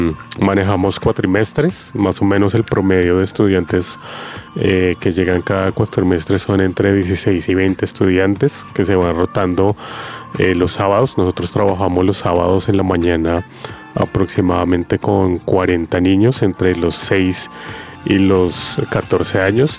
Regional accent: Bogotá, Colombia; Yo nací en Suba, he vivido toda mi vida en Suba, desde que Suba era, digamos que solo eran potreros, el hospital era de un solo piso

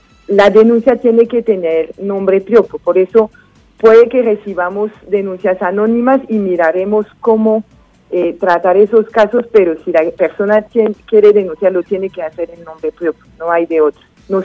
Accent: France; Spanish is a second language; moved away as an adult; now in Colombia; Yo soy de Francia.

